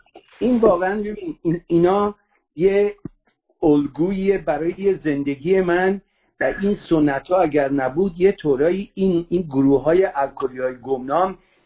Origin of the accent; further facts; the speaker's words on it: Iran; moved away; من چیز نزدیک 50 سال از ایران اومدم بیرون